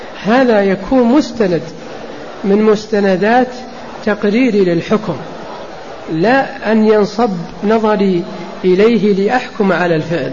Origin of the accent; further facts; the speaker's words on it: Saudi Arabia; نعم، هذا بالنسبة عندنا في السعودية